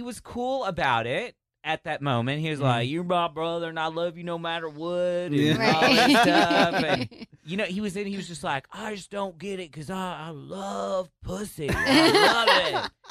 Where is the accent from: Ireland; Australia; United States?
United States; Texas; I'm from Texas.